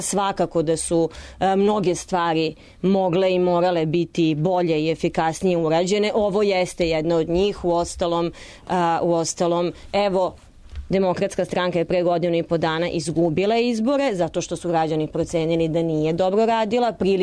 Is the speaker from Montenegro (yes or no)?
no; Novi Sad, Vojvodina, Serbia; Mi dolazimo, gospođa Gojković i ja dolazimo iz Novog Sada